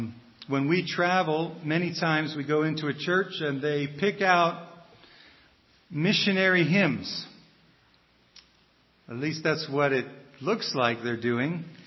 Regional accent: St. Joseph, Michigan, United States; I'm from the St. Joe, Michigan area, which is this side of the state, not the Detroit side.

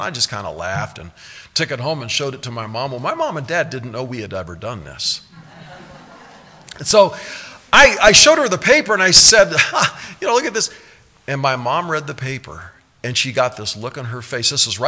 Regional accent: Omaha, Nebraska, United States; we moved to Omaha, and we were there until I was 9 years old, so 8 years in Omaha, Nebraska. And growing up in Omaha was kind of an interesting thing.

